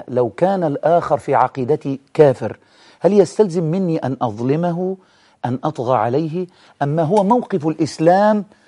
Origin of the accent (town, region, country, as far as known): Egypt